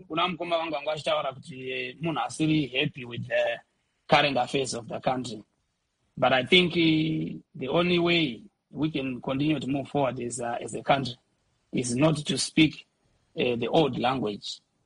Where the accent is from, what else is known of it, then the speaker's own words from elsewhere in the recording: Bulawayo, Zimbabwe; I'm not from Mashona land. I'm from Mashona province. And as a matter of fact, I grew up partly in Bulawayo. I have love for Bulawayo.